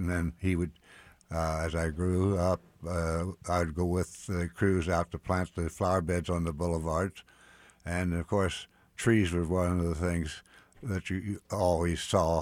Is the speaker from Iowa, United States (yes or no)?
no; Missouri, United States; I grew up in Swope Park because my father was a supervisor of floriculture, and it was required by the city that he live next across the street from the greenhouse.